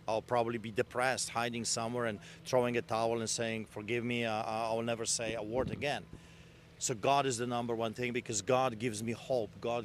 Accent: Poland; when I was growing up in Poland

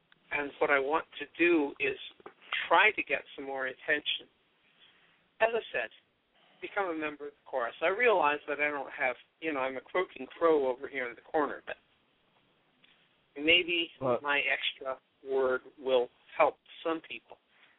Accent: Washington, District of Columbia, United States; now in Virginia, United States; which happens to be in my hometown or in my greater hometown, Washington, D.C.

